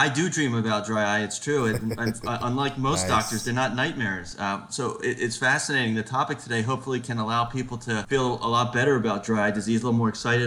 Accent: Baltimore, Maryland, United States; My background is I'm from the Baltimore area.

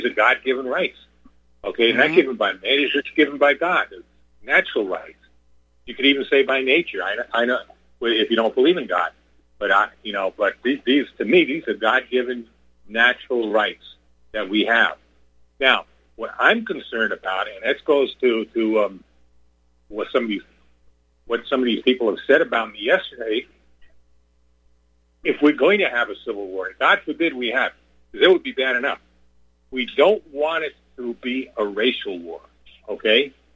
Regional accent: New York, United States; also born or lived in Texas; now in North Carolina, United States; I'm originally from New York. Okay, I've lived down south. I've lived in Texas, and I've lived in North Carolina a long time now.

